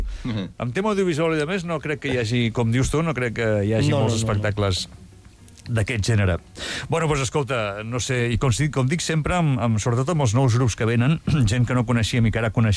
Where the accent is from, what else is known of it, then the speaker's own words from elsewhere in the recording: Sant Quintí de Mediona, Catalonia, Spain; jo com que sóc de Sant Quintí també estic amb tu